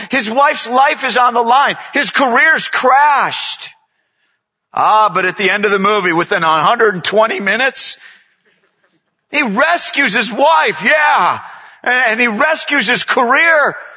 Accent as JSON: {"language": "English", "town": "Atlanta", "region": "Georgia", "country": "United States", "said": "Well, hello … from Atlanta."}